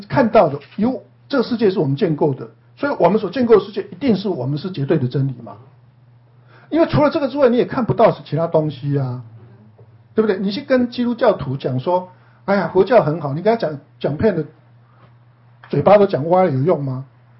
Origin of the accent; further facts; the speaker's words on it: Taiwan; 像我们台湾人不是都死了都要拜那个三仙树构，对不对？